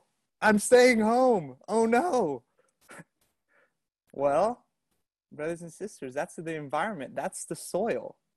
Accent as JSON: {"language": "English", "town": "Boston", "region": "Massachusetts", "country": "United States", "moved": "as an adult", "said": "You know, I'm originally from Boston, but some of you know right now I'm in sunny California."}